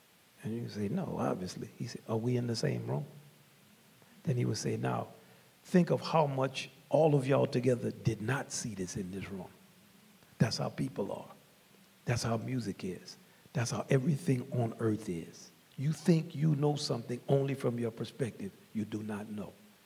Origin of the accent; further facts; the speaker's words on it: New Orleans, Louisiana, United States; they would know I'm from Pigeontown, and they were sitting there at New Orleans Philharmonic